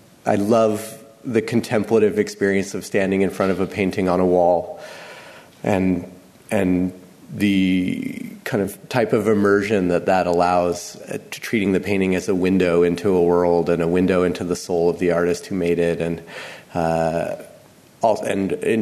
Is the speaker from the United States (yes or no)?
yes; Boise, Idaho, United States; moved away as an adult; also born or lived in Boston; I come from Boise, Idaho, is where I grew up, and I moved to Boston, Massachusetts after high school